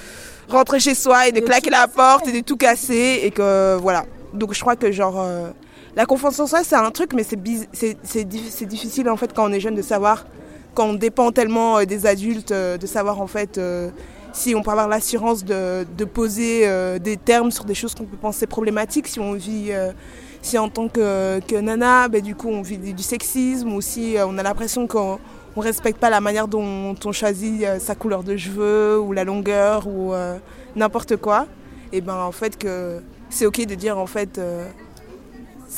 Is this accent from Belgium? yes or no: yes; Brussels, Belgium; je suis bruxellois, j'habite à Bruxelles du coup